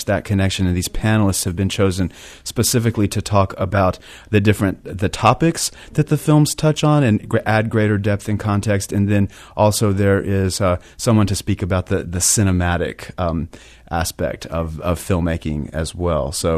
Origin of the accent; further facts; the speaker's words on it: Austin, Texas, United States; now in Michigan, United States; My background, well, I am actually originally from, I grew up in the Austin, Texas area, mm-hmm. and I am a filmmaker and a film teacher, and I came to Grand Valley, moved to Michigan.